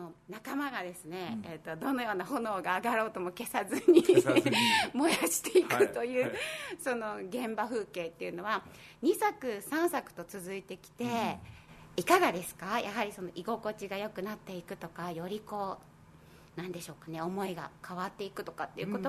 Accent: Kansai, Japan; でもそれは私自身も関西人なので

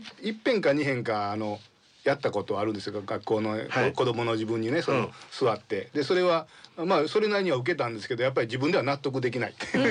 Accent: Ikeda, Osaka, Japan; で、ほとんど大阪の池田で育って。

